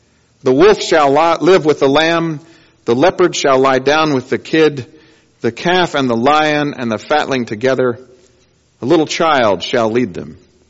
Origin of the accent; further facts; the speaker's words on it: Georgia, United States; I come from North Georgia, and a lady remarked to me one time she'd seen a wolf in her backyard.